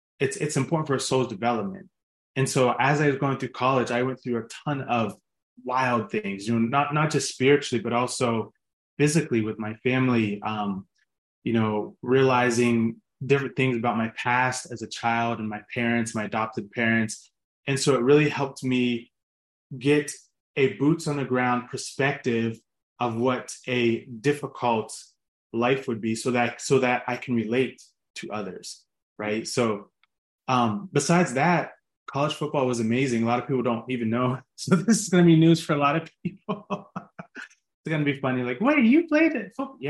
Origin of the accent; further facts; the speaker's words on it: Pittsburgh, Pennsylvania, United States; I grew up in Pittsburgh. I played at Pitt before I transferred to UMass.